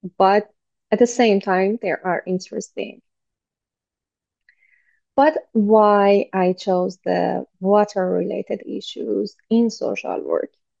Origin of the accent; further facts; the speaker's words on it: Iran; English is a second language; I'm originally from Iran and I'm a doctoral researcher in University of UBaskila